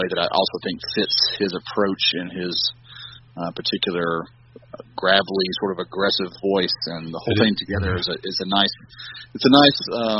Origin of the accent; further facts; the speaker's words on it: North Carolina, United States; Well, we are from North Carolina, though.